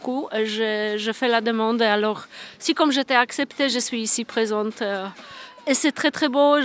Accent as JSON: {"language": "French", "country": "Poland", "also_born_or_lived": "Italy", "second_language": "French", "lives_now": "France", "said": "Oui, moi je suis polonaise. L'hiver, on va dire, j'habite en Alsace."}